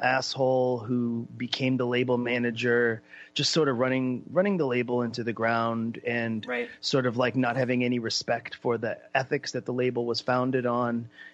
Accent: Portland, Maine, United States; born there; I was born in Portland, Maine, hundreds of years ago.

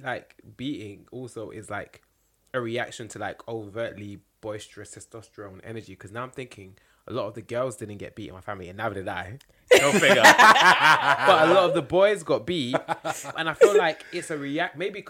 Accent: London, United Kingdom; Growing up in East London, growing up in the 90s, and growing up Caribbean

